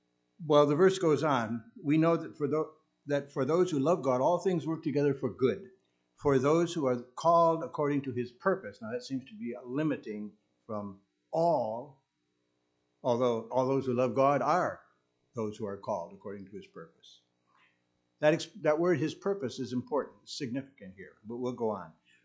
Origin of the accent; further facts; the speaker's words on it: Grand Rapids, Michigan, United States; I grew up in Grand Rapids, Michigan. That's home base for the Christian Reformed Church.